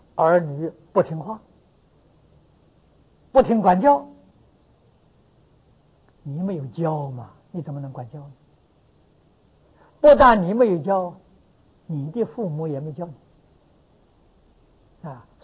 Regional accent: China; 我们中国人常讲忠孝传家，我们的德行表现在哪里？

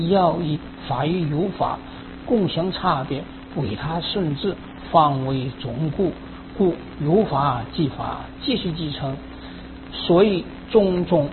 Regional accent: China; 这是我们中国人比较融合融通的一种这个说法

